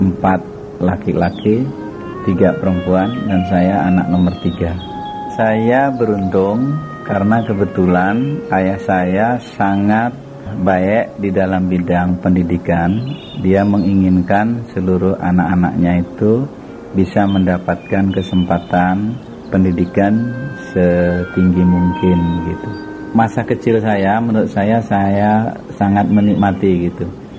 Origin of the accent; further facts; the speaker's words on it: Sumenep, East Java, Indonesia; born there; saya dilahirkan di Sumenep, Kabupaten paling timur di ujung Pulau Madura, tanggal 18 Januari tahun 1954.